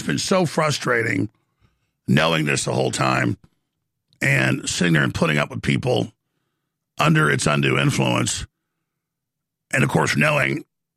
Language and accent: English; United States; I'm a father, I'm an American, I'm a patriot, Christian, first and foremost.